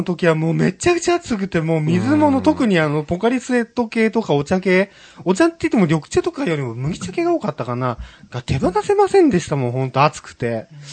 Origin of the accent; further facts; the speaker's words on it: Kanagawa, Japan; 今回久しぶりに地元神奈川県勢が決勝戦に行ったこともありますけれども